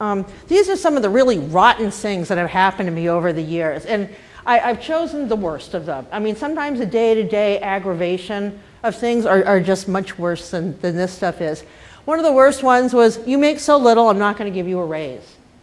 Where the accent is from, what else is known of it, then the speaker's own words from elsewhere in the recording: Boston, Massachusetts, United States; accent: Boston; now in Colorado, United States; Had to take speech training because I grew up in Boston. I still have some of the accent. It was much worse before. People couldn't understand me in Colorado